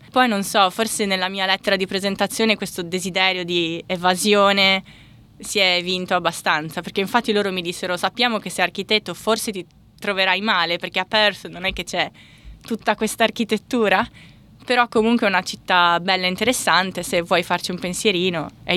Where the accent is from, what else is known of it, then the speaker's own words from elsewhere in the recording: Cagliari, Sardinia, Italy; now in Australia; vengo da Cagliari e sono arrivata in Australia 3 anni fa.